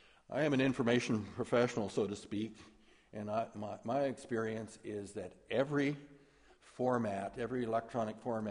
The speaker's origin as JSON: {"language": "English", "region": "Great Plains", "country": "United States", "tie": "born or raised there", "said": "I was known to tell stories about my life and experiences growing up in the Great Plains."}